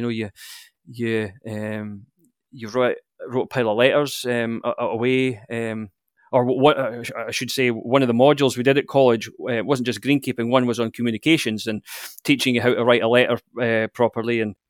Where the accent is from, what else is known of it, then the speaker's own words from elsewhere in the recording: Blair Atholl, Scotland, United Kingdom; So I grew up in, you could say, the central highlands of Scotland, a little village called Blairathal. So maybe almost halfway between Perth and Inverness.